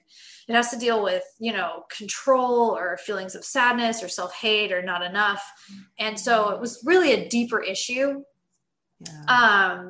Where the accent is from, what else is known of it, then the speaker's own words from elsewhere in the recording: Los Angeles, California, United States; So I grew up in Los Angeles where, you know, there's a lot of pressure.